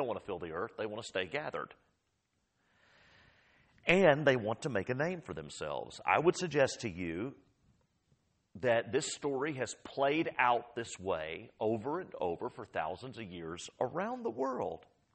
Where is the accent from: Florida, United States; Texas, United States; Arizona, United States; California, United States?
Texas, United States; Austin; I grew up in Northwest Austin, And we had some acreage behind our house in the hills of Northwest Austin.